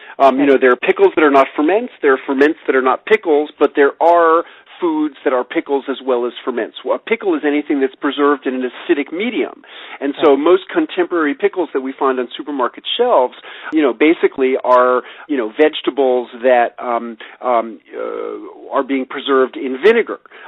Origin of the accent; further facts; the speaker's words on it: New York City, New York, United States; As a kid growing up in New York City, I loved sour pickles